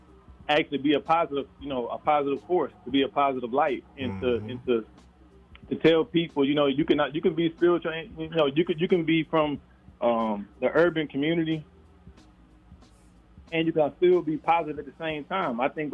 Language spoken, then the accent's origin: English; Huntsville, Alabama, United States; But as you know, we are from Huntsville, Alabama.